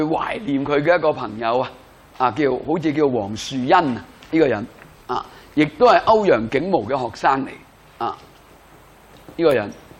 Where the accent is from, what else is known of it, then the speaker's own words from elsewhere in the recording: China; 咁喺我哋中國人去編嘅佛教史裏面咧，譬如印度佛教史咧，譬如喺國內而家都出過一啲咁樣嘅叫做佛教史咁上下嘅著作噶嘛。